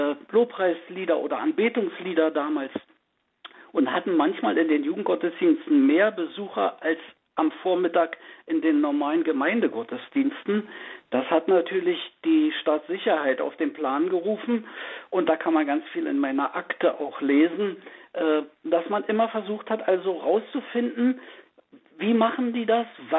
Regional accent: Brandenburg an der Havel, Brandenburg, Germany; now in Oranienburg, Germany; Ich stamme ja eigentlich aus der Stadt Brandenburg an der Havel.

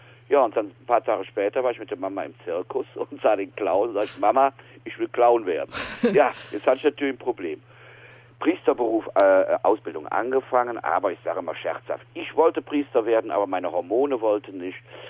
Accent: Wipperfürth, North Rhine-Westphalia, Germany; Ja, weil ich aus einer sehr katholischen Familie komme und meine Heimatstadt Wipperfürth, die wurde früher genannt Klein-Nazareth. So schwarz und katholisch ist Wipperfürth.

